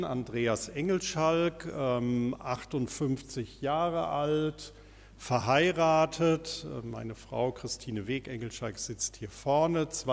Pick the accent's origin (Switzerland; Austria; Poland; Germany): Germany; Koblenz, Rhineland-Palatinate; Ich bin ursprünglich rheinischer Pfarrer. Ich komme aus Koblenz